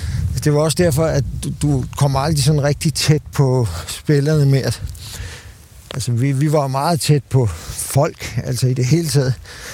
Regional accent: Frederiksberg, Capital Region of Denmark, Denmark; Jeg voksede op på Frederiksberg.

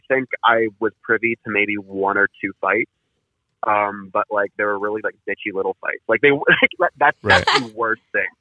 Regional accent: Toronto, Ontario, Canada; Yeah, I'm from Toronto.

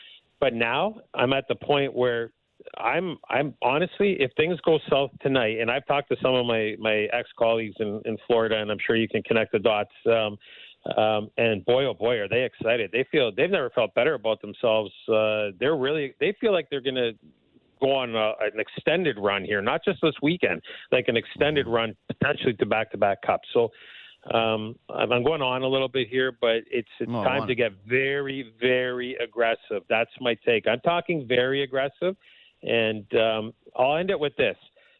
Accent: Canada; I'm a homer. I'm a Canadian.

